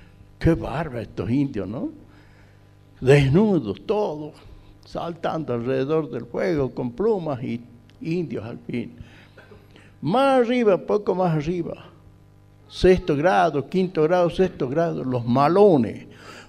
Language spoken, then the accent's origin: Spanish; El Moreno, Jujuy, Argentina; born there; yo nací en El Moreno, cerca de Salinas Grandes, al pie del Cerro Chay. No, a mi madre le habían mandado de maestrita ahí, por eso yo fui a nacer ahí.